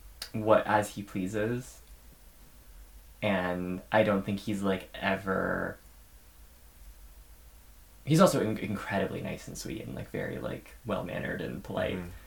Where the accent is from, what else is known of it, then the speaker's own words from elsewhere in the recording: Joshua Tree, California, United States; distinct memory about having to go on like a group camping trip with like a couple other families I grew up with in Joshua Tree growing up, in like the desert.